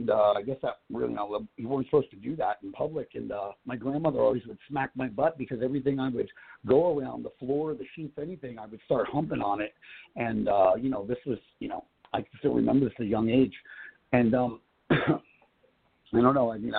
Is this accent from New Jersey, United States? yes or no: yes; New Jersey, United States; born there; I was born in New Jersey, 1968, and, it was in basically a single-family home.